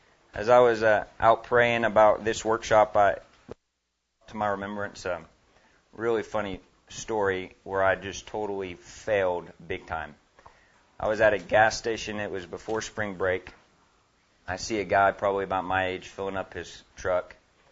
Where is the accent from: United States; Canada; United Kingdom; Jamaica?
United States; Oklahoma; So I'm from Oklahoma. Most of you guys are from probably Oklahoma, Texas. This is the Bible Belt.